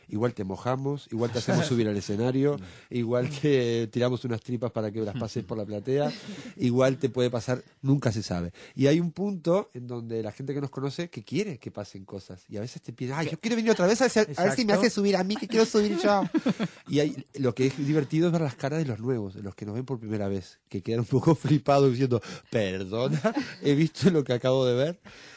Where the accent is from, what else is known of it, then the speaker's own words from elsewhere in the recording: Uruguay; now in Spain; Yo vengo de Uruguay, ahí me formé como mimo, como clown